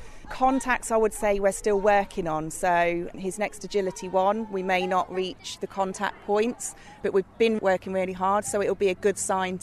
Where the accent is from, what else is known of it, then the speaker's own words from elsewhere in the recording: Oakham, East Midlands, United Kingdom; I'm from Oakham.